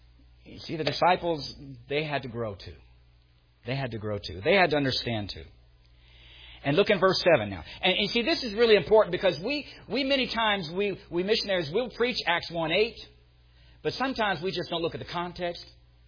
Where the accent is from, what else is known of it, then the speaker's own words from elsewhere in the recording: New Orleans, Louisiana, United States; born there; I'm so Baptist, I was born in the Southern Baptist Hospital in New Orleans.